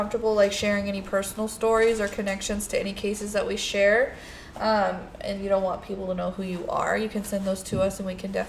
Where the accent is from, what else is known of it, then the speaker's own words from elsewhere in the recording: Wyoming, United States; I mean, I mentioned last episode, I'm from Wyoming.